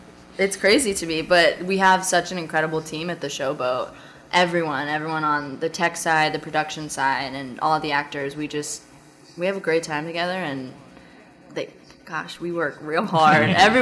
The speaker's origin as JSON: {"language": "English", "town": "Cincinnati", "region": "Ohio", "country": "United States", "said": "I got this chance to do some work at this college, College Conservatory of Music at CCM, because I'm from Cincinnati."}